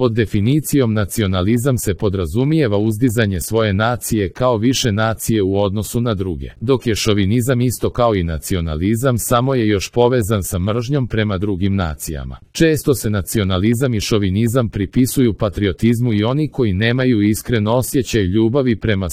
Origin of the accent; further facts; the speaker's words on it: Bosnia & Herzegovina; now in Canada; dobro sam upoznata sa tematikom o kojoj pišem, a to je o domovini Bosni i Hercegovini